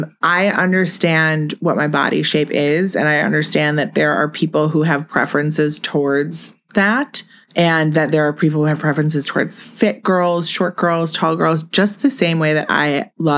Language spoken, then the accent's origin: English; Milwaukee, Wisconsin, United States; I'm from Milwaukee, and I am a supermodel.